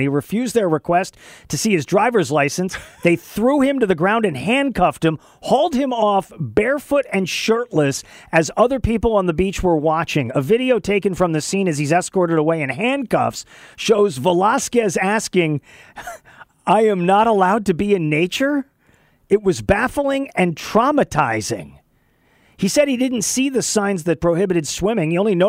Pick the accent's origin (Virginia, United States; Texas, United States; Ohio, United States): Texas, United States; El Paso; also born or lived in Boston; I'm born in Boston, and I grew up in El Paso, Texas.